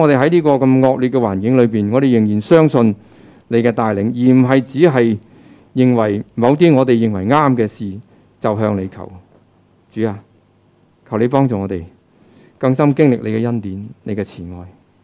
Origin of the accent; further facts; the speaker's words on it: China; 靈修讀經不是好像我們中國人那樣想